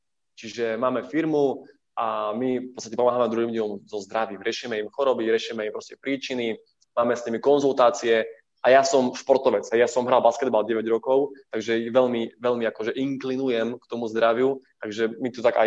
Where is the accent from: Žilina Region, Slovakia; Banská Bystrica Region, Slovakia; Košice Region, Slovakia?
Košice Region, Slovakia; Košice; Ja som z Košic